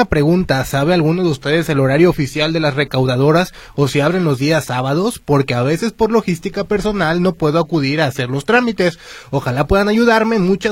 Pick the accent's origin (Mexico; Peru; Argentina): Mexico; Reynosa, Tamaulipas; De Reynosa.